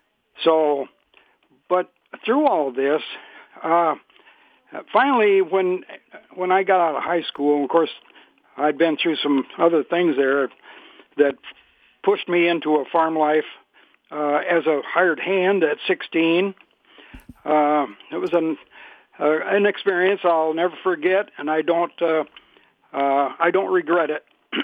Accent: St. Joseph, Missouri, United States; born there; I was born in St. Joseph, Missouri. Well, in the area, I really don't know where it was, but it was Missouri.

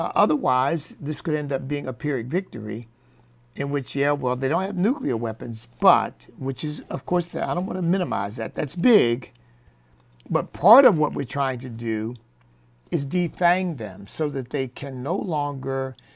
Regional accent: United States; any more than as an American, I think anybody has a right to tell us what to do about our security.

